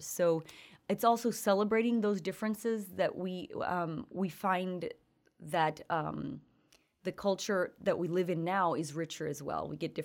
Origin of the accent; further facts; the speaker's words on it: Honduras; I'm from Honduras. I was born there.